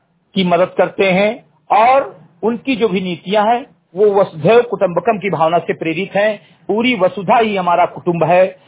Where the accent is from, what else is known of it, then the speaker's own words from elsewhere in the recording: Uttar Pradesh, India; ग्राम सभा समरी गडई विकासखंड बिरबुआ जनपद बहराइच का मूल निवासी हूं